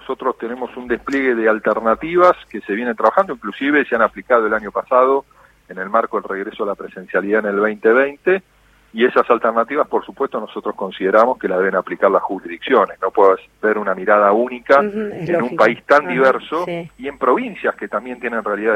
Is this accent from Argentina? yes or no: yes; Argentina